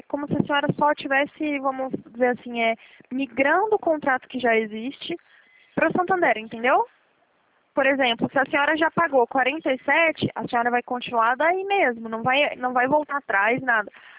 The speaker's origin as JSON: {"language": "Portuguese", "town": "Marília", "region": "São Paulo", "country": "Brazil", "said": "eu sou aqui de Marília, né?"}